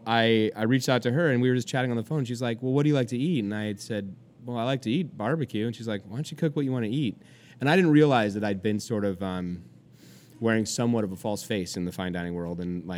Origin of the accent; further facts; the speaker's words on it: California, United States; now in New York, United States; I'm from California. You know, we're a pretty liberal state.